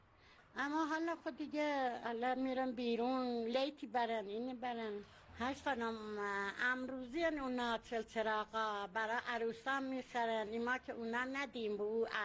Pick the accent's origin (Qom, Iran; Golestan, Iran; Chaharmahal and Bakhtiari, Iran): Chaharmahal and Bakhtiari, Iran; Babaheydar; اهل بابا حیدر